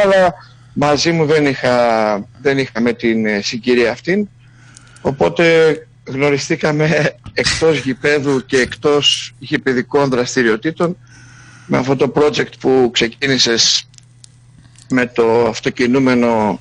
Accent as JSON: {"language": "Greek", "country": "Greece", "said": "Όχι, και εμείς σαν λαός, σαν Έλληνες, χαρακτηριζόμαστε για την πατέντα, την ευστροφία, το να βρίσκουμε λύσεις μέσα σε όλα αυτά τα προβλήματα."}